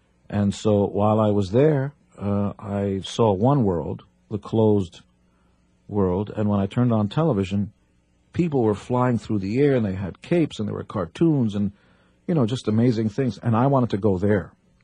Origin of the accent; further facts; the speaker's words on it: Israel; And growing up in Israel was sort of being in a box where you're not aware that the outside world exists.